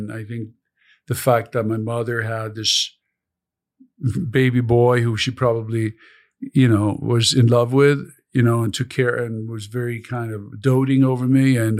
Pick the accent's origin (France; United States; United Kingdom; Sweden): Sweden; So when I grew up in Europe